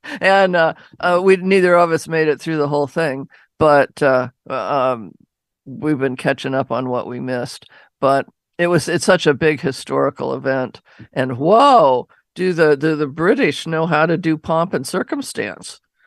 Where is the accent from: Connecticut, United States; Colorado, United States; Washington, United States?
Washington, United States; Seattle; I grew up in Laurelhurst, so that was a big day when I lived down in that area.